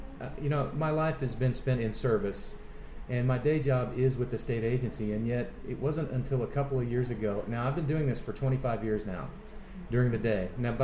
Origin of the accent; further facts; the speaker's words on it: Austin, Texas, United States; Yeah, I was born in Austin.